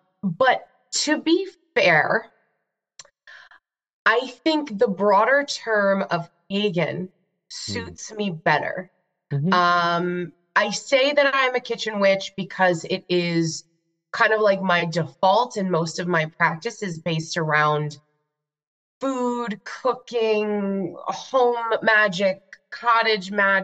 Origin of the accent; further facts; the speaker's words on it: New York, United States; So, in case you couldn't tell from hearing my voice, I am originally from New York. I grew up on Long Island, New York. It's a terrible place. Don't go there.